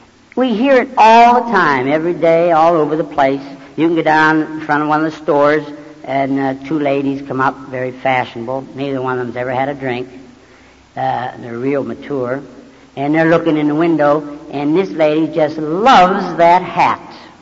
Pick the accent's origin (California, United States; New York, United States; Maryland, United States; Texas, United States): Texas, United States; Houston; I have worn out I don't know how many groups in my hometown of Houston the last few months